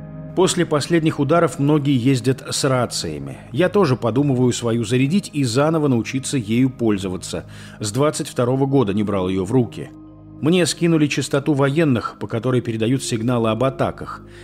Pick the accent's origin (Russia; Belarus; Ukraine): Ukraine; Crimea; Уезжать в Россию мне совершенно неинтересно. Я не россиянин, я коренной крымчанин.